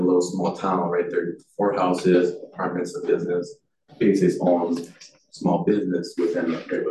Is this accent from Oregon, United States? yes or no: yes; Tigard, Oregon, United States; We came from Tigard, Oregon, you know, busy traffic, sirens, cars, and here's a small, quiet town.